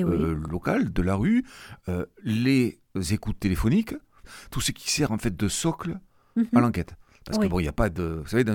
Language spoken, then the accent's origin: French; Domazan-sur-Arize, Occitanie, France; j'habite aujourd'hui en Lauragais, mais je suis originaire de Domazan-sur-Arize, donc pas très loin d'ici.